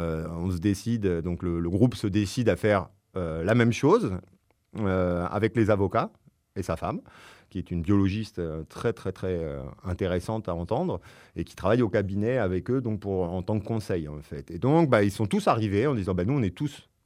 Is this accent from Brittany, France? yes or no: yes; Brittany, France; moi, je viens de Bretagne